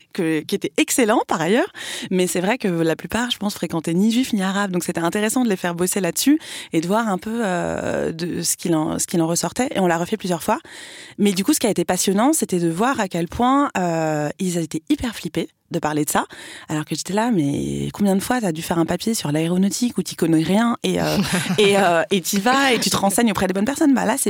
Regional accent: France; j'appartiens à la génération qui a grandi dans une forme de vivre ensemble, où c'était pas un sujet, et on est français avant tout

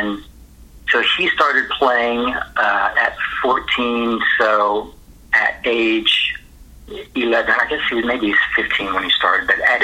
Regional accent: Titusville, Florida, United States; I grew up, I was in Florida, Titusville, Florida, and that's famous for being right across the Indian River of Cape Canaveral.

